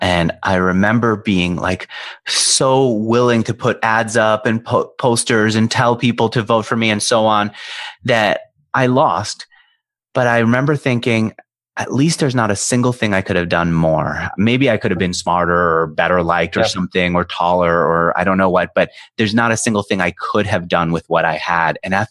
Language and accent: English; New York City, New York, United States; I grew up in New York. I didn't mind leaving New York. I grew up in Queens. I couldn't wait to get out.